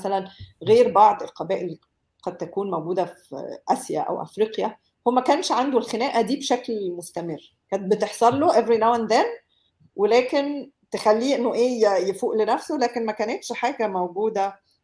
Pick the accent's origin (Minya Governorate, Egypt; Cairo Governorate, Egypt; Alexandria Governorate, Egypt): Minya Governorate, Egypt; Minya; انا ست، انا من المنيا برضو، ست فلاحة،